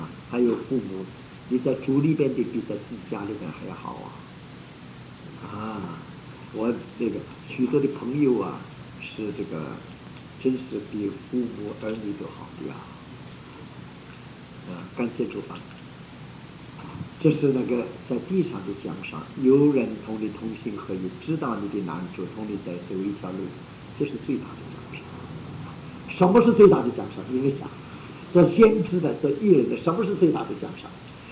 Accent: China; 我中国人因为他这个过去传统，说我们中国人中国的哲学

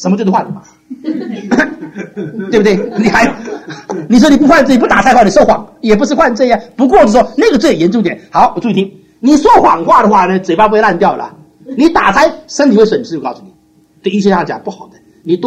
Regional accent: China; 那么我们中国人的观念说“养儿防老，积谷防饥 ”

